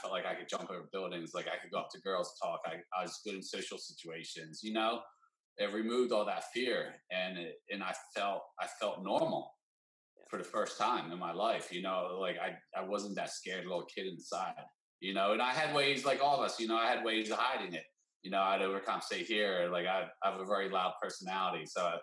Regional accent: New Jersey, United States; You know, I'm from Jersey. I grew up on the East Coast.

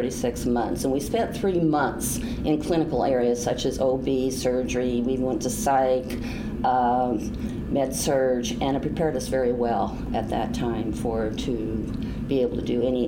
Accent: Pella, Iowa, United States; I am from Pella, and I grew up here in Pella. I attended Pella Christian grade school from the time I was in fourth grade, and then graduated from Pella Christian High School in 1963.

